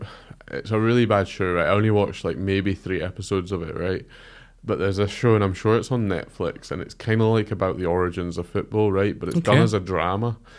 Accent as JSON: {"language": "English", "region": "Scotland", "country": "United Kingdom", "tie": "born or raised there", "also_born_or_lived": "Bath"}